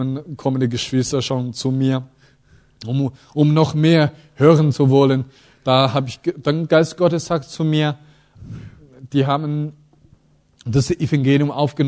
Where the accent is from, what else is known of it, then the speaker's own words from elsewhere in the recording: China; German is a second language; now in Germany; ich komme aus Deutschland, ich bin chinesischer Pastor.